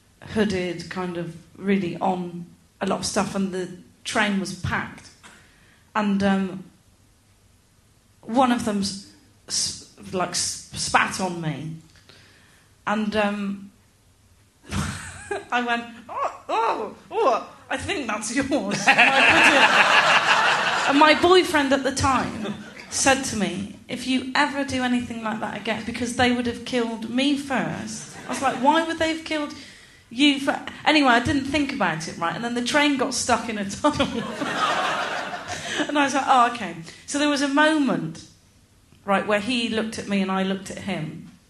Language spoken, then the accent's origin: English; Gloucester, South West England, United Kingdom; Like, I'm from Gloucester.